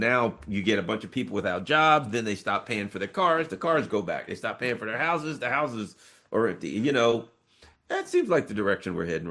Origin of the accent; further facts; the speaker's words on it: United States; Doggone it, I'm an American, right?